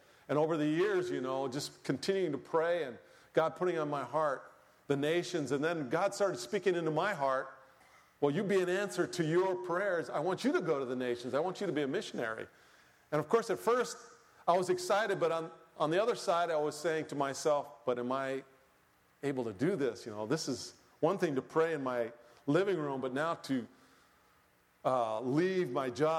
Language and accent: English; Laurel, Maryland, United States; we are from Laurel, Maryland, which is just down the road from you all